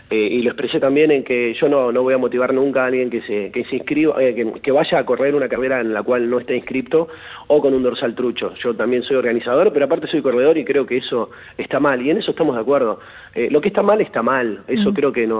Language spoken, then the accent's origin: Spanish; Argentina; ¿Por qué vamos a cambiar la cultura argentina, esta tan linda que tenemos nosotros, que somos latinos, que no somos Nueva York, que no somos Yankee